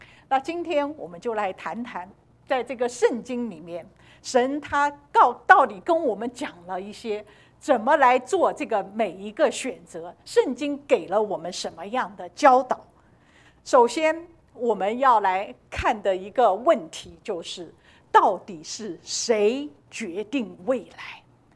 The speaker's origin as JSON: {"language": "Chinese", "country": "China", "said": "这是我们中国人也讲的，谋事在人，成事在什么？"}